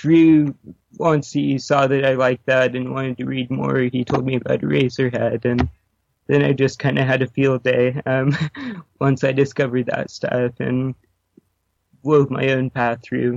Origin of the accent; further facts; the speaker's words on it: Seattle, Washington, United States; And since I'm from Seattle, it's pretty close to Portland, obviously.